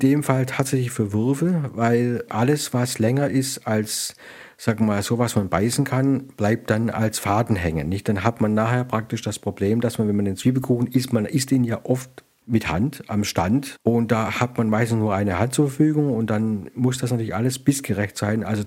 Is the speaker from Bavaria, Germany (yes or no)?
no; Baden-Württemberg, Germany; Und im Schwäbischen, wo ich aufgewachsen bin, da hat er noch weniger Alkohol.